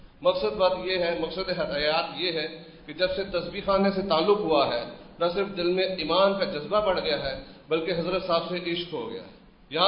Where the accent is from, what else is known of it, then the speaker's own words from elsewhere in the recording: Lahore, Punjab, Pakistan; لاہور سے تعلق رکھتا ہوں.